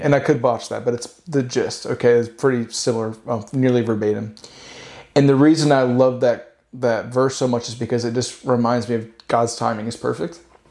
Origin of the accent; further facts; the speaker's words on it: Shepherdsville, Kentucky, United States; also born or lived in Louisville; Born and raised in Louisville. So yeah. Actually Shepherdsville, if you know Shepherdsville, then you know. But it's a suburb of Louisville, grew up there.